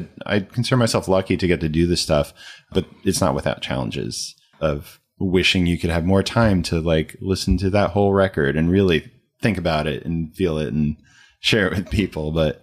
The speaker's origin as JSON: {"language": "English", "region": "New Jersey", "country": "United States", "said": "We also I'm from New Jersey. I'll make that clear."}